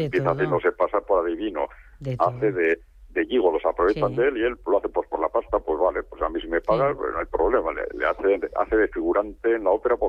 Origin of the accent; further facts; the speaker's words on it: Basauri, Basque Country, Spain; Yo tampoco, ¿eh? Yo soy de Basauri.